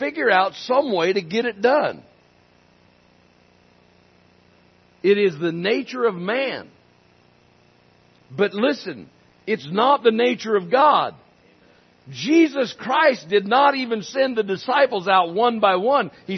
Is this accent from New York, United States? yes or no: no; Myrtle Creek, Oregon, United States; also born or lived in Canyonville; Myrtle Creek, Oregon is my city. It's my hometown. It's where I was born. And, well, I really wasn't born here. I was born in the hospital in Canyonville